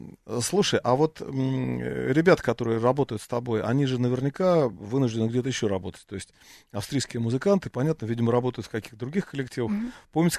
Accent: Moscow, Russia; Я вот москвич

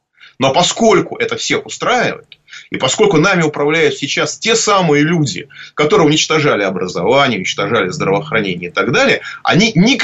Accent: Moscow, Russia; я москвич

